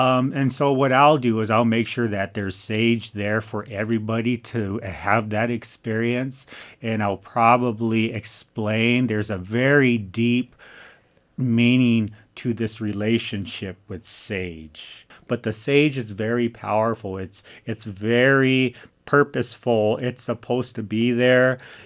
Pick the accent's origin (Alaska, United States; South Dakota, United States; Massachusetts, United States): South Dakota, United States; I'm from the Ihonkawan Oyate. I'm Yankton Sioux, and so it's not unusual for us to know songs, to do these things.